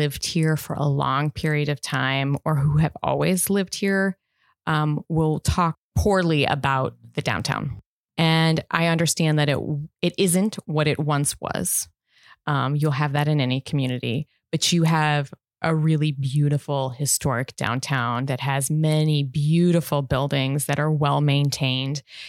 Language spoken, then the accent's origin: English; Farmington, Illinois, United States; I'm originally from Farmington, Illinois.